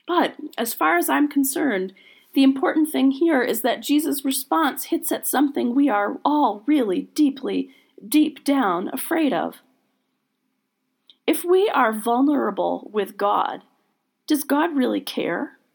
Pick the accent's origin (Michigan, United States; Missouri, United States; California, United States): Michigan, United States; Grand Rapids; I was born in Grand Rapids, Michigan. I lived in that city as a child and again in my 20s. My mom's side of the family is from West Michigan.